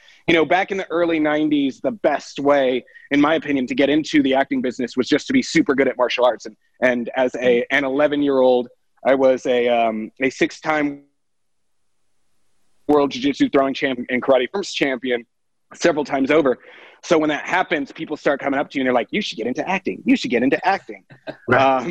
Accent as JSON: {"language": "English", "region": "California", "country": "United States", "tie": "born or raised there", "also_born_or_lived": "Hawaii", "said": "And I was born in Hawaii on a military base there, and we started martial arts there. And then we moved to California."}